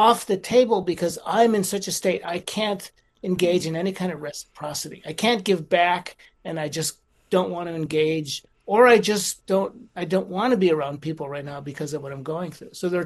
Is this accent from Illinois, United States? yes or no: yes; Chicago, Illinois, United States; I grew up in Chicago, and the team, I was a fan of the Chicago White Sox